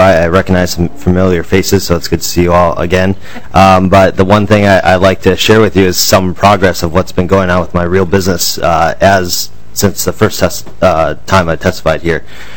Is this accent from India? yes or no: no; Minnesota, United States; and I'm proud to say I'm from Minnesota